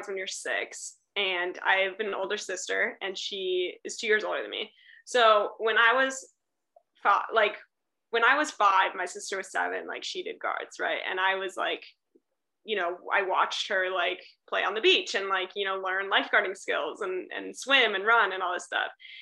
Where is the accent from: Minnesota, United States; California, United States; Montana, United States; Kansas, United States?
California, United States; Well, I think I am from Northern California, so I think it's way more of a thing in Southern California.